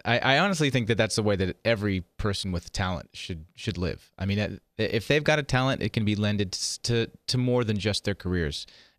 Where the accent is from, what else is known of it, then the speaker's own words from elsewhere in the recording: San Francisco, California, United States; So we were in San Francisco, which was great because it was my hometown.